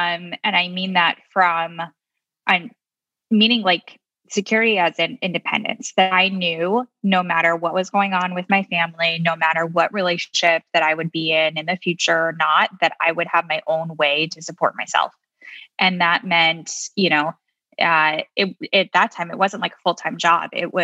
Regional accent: Chicago, Illinois, United States; So I grew up in Chicago. I grew up and went to private schools.

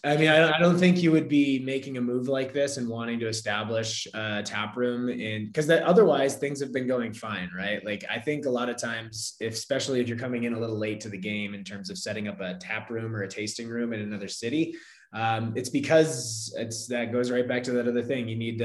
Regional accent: Northeast, United States; just because I'm from the Northeast, but it's the PBR of New England, if you will.

